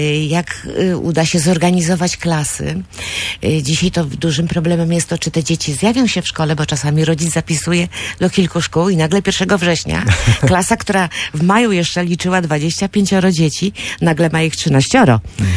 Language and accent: Polish; Gdynia, Pomeranian Voivodeship, Poland; Ale ponieważ urodziłam i wychowałam się w Gdyni, nigdy moi rodzice nie mieli żadnych działki.